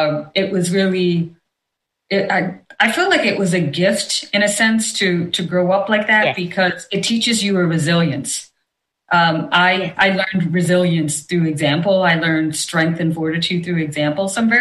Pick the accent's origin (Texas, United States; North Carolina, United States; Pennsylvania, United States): Pennsylvania, United States; we were literally the first South Asian family in our town.